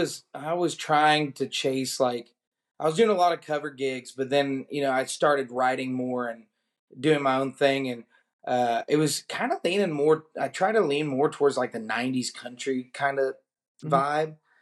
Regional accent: Alvarado, Texas, United States; You know, he's a Johnson County boy, just like me. So he's from Godley and I'm from Alvarado.

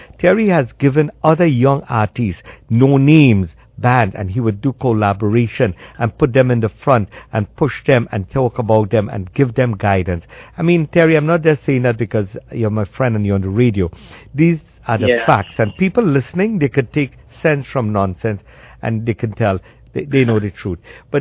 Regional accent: Trinidad & Tobago; I'm from Trinidad and Tobago.

